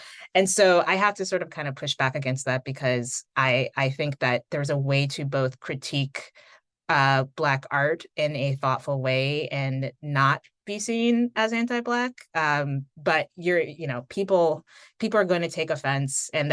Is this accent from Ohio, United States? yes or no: no; Connecticut, United States; growing up in Connecticut, in a suburban, mostly white environment, it made it a little challenging at times.